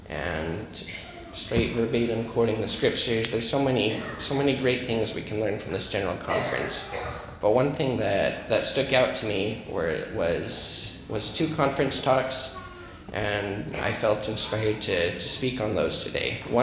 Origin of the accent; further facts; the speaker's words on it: Spanish Fork, Utah, United States; I'm from Spanish Fork, Utah. I've been serving for about 4 months now.